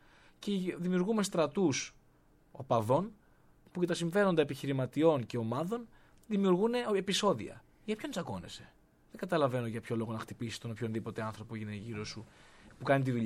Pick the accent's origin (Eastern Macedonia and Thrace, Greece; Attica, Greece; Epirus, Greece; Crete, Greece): Crete, Greece; Heraklion; λόγω ότι είμαι από το Ηράκλειο Κρήτης, έμενα και κοντά στη Νέα Σμύρνη